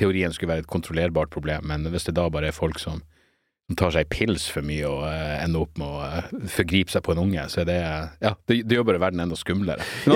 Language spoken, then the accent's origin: Norwegian; Narvik, Nordland, Norway; Jeg var jo oppe i Narvik, der jeg er ifra